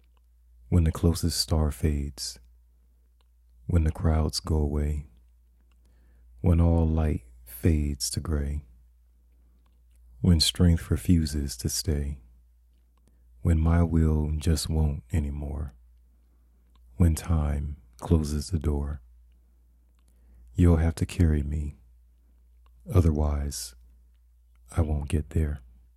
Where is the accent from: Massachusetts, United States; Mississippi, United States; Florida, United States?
Florida, United States; Fort Lauderdale; I grew up in Fort Lauderdale, Florida, which is about 25 miles north of Miami.